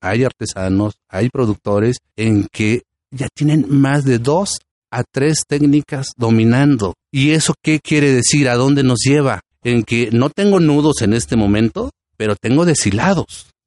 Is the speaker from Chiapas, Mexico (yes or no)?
yes; San Andrés Larráinzar, Chiapas, Mexico; yo soy de San Andrés Larraínzar, un maravilloso pueblo aquí de los Altos de Chiapas, pueblo Tzotzil. San Andrés Larraínzar está en la zona norte del estado de Chiapas, entre Simojobelis y San Cristóbal de las Casas